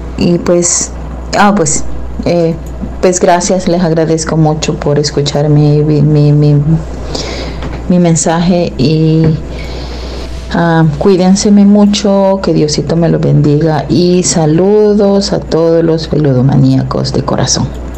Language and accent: Spanish; El Salvador; como por ejemplo una de las masacres que hubo en mi país, en El Salvador